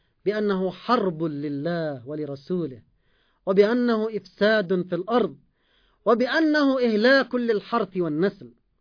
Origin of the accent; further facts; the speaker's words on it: Yemen; قتل الآلاف المؤلفة من أطفالنا كيمنيين